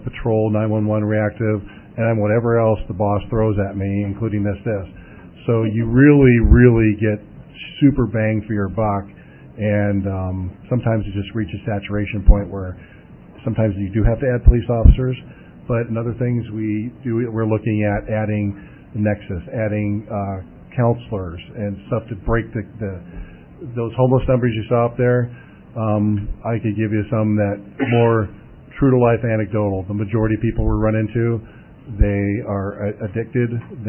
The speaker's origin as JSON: {"language": "English", "town": "Los Angeles", "region": "California", "country": "United States", "tie": "born or raised there", "said": "by being a hellion down and growing up in Los Angeles and getting arrested by LAPD."}